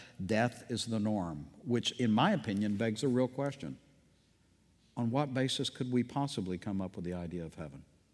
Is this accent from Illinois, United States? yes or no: no; Texas, United States; I had never heard anything like it growing up in East Texas.